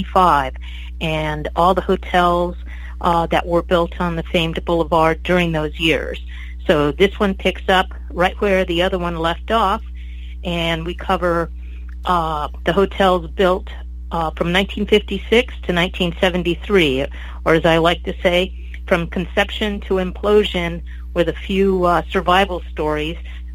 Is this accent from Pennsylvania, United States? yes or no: no; Las Vegas, Nevada, United States; I grew up in Las Vegas. My family moved there when I was very young, just as the 1960s were dawning.